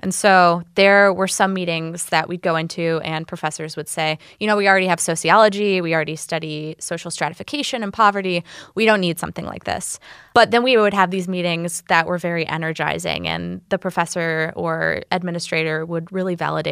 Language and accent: English; Warren, Michigan, United States; So I'm originally from Warren, Michigan, in Macomb County, and I grew up pretty working class.